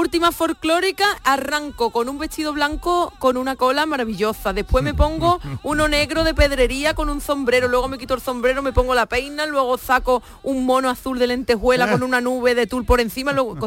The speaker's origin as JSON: {"language": "Spanish", "region": "Andalusia", "country": "Spain", "tie": "born or raised there", "said": "Sipiona, que está muy cerca de mi pueblo. Sevilla me come más lejos."}